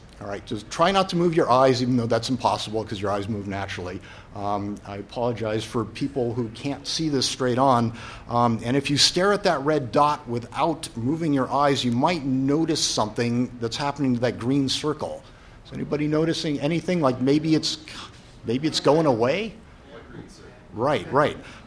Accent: California, United States; I'm from California.

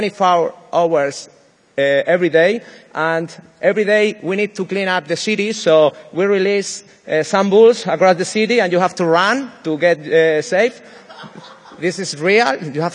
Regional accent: Spain; English is a second language; I'm from Spain. I'm sorry for my accent. I have an horrible accent. That's the problem with all the people from Spain. And in my case, it's special because I started to learn English when I was 33 years old.

